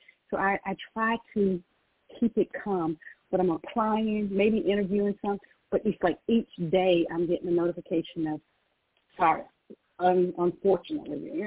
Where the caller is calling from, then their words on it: Georgia, United States; I'm calling from Georgia right